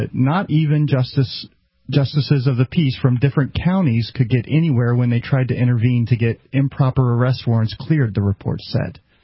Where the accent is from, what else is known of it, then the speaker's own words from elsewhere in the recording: Dallas, Texas, United States; Well, this one's in Texas, and actually from my hometown of Dallas.